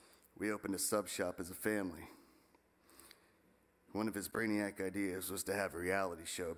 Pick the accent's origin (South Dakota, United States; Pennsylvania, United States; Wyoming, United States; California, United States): Pennsylvania, United States; Pittsburgh; now in Florida, United States; From growing up in Pittsburgh, taking my sister and I to school every day before he had to go to work.